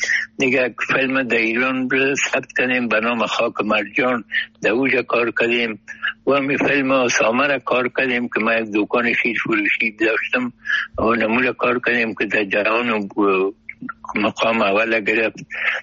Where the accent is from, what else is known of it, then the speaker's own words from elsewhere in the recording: Kabul, Afghanistan; در شهر خرابات در شهر کونی کابل ولایتم هست